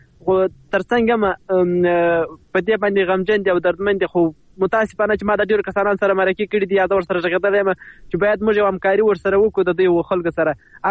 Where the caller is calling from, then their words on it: Helmand, Afghanistan; د هلمند ولایت د واشیر ولسوالۍ څخه له ډېرې مودې وروسته